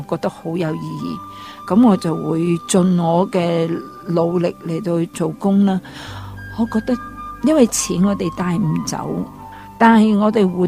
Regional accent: China; 是啊，我估计有阵时候我们中国人有个很奇特的一个危机，就是

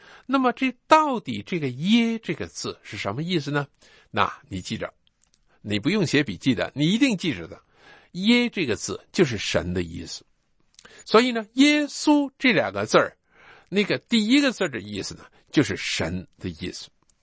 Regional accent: China; 原来我们中国人的蒙恩在这个地方开始，原来我们都是东方人啊，我们都是闪的后裔，

